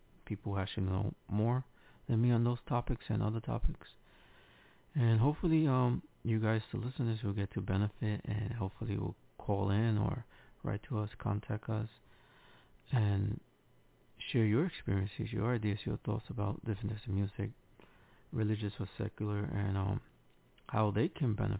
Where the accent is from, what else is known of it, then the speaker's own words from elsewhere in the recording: Bronx, New York, United States; I could say firsthand in the Bronx, growing up there, and seeing how music, hip-hop, salsa, and things like that gather the community.